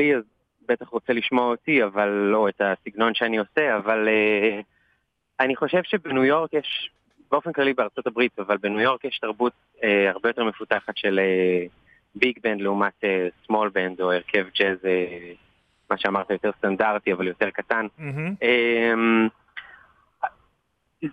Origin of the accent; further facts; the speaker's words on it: Tel Aviv, Tel Aviv District, Israel; moved away as an adult; now in New York, United States; גדלתי בתל אביב, ניגנתי כינור בתור ילד במרכז המוזיקה ביפו